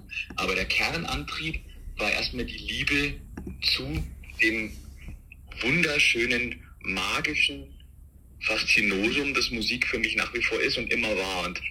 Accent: Germany; unter anderem als Kaiser Franz Josef, was als Piefke auch eine ganz schöne Herausforderung und auch Ehre war.

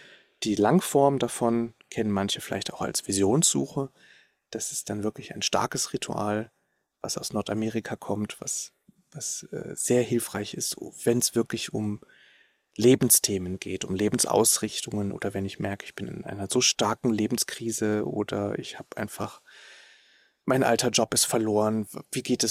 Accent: Cologne, North Rhine-Westphalia, Germany; früher in Köln, ich bin ja gebürtiger Kölner, als ich da noch gelebt habe in der Stadt, im Moloch

